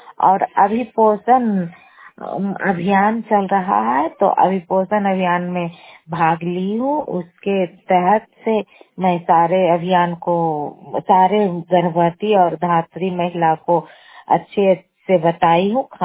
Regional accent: Bhadwa, Bihar, India; मैं भादवा ग्राम के रहने वाली हूँ, नालंदा जिला के रहने वाली हूँ, उतरनामा क्लस्टर से का सदस्य हूँ। मेरा थाना रहुई है, जिला नालंदा है

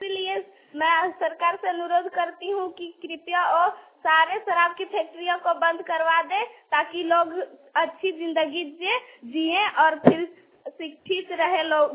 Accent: Hathiyari, Jharkhand, India; कक्षा 8 की छात्रा हूँ। मैं हथियारी से आती हूँ। मैं विद्यालय मुरांगी में पढ़ती हूँ, जिला हजारीबाग।

